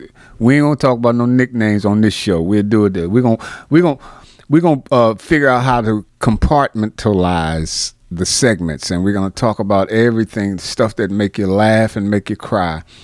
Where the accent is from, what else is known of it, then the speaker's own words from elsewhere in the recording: Newark, New Jersey, United States; we're going to talk about our life growing up in Newark, New Jersey